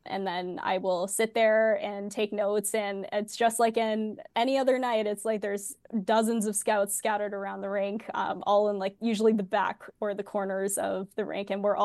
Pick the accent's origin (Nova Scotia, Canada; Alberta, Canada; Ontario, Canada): Ontario, Canada; Toronto; I guess I'm from Toronto